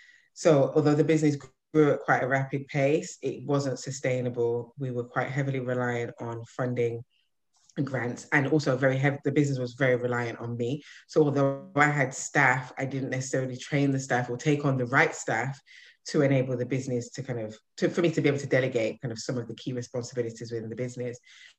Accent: United Kingdom; born there; I am Jamaican descent. I class myself as a British-born Jamaican.

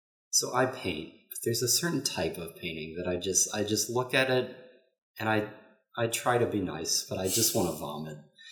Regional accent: Kentucky, United States; So I thought about this question because I am from Kentucky.

